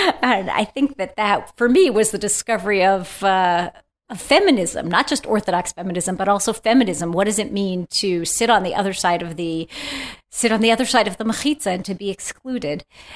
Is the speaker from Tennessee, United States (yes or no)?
no; Fairfax, Virginia, United States; also born or lived in Silver Spring, United States; You know, I was born in Silver Spring, Maryland. When we were in fifth grade, my parents decided to move to Fairfax, Virginia, where I was literally the only Jew in my class.